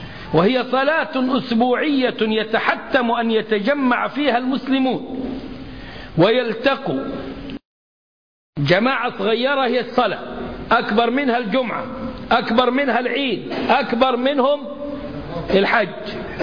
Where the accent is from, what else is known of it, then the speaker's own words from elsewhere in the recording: Egypt; الناس عندنا في مصر